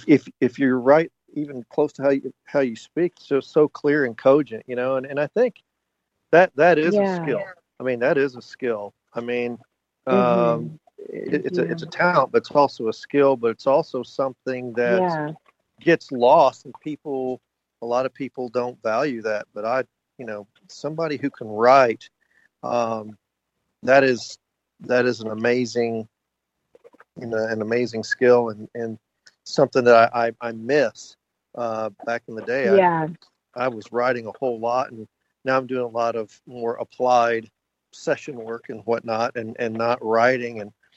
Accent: Texas, United States; But I'm puro Texan here as well.

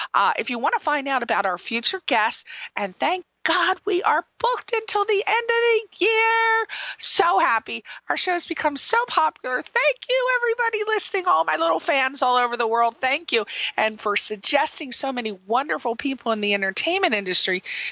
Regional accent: Ireland; he comes from my home, I'm going to say my homeland, yes, my homeland, because as everyone knows, I'm Irish.

